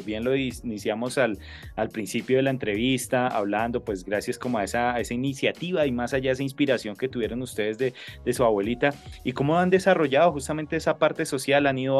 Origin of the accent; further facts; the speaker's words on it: Boyacá, Colombia; No, soy boyacense, pero sí, de ahí cerquita, Paz del Río.